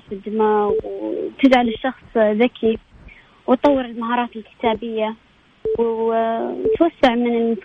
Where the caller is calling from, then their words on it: Riyadh, Riyadh Province, Saudi Arabia; من الرياض.